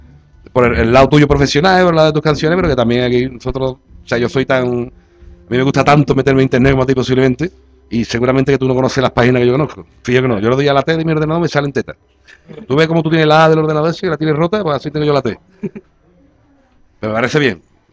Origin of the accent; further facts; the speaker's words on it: Seville, Andalusia, Spain; born there; moved away as an adult; now in Barcelona, Spain; porque como nací en Sevilla y me vine aquí a trabajar a Barcelona